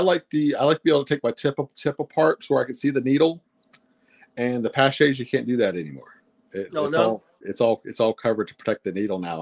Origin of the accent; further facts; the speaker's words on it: Panama City Beach, Florida, United States; I'm from Panama City Beach, Florida.